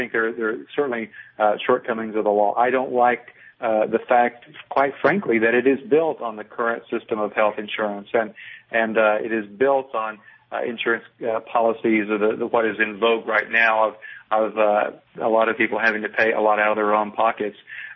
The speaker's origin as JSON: {"language": "English", "region": "Tennessee", "country": "United States", "said": "I'm from Tennessee."}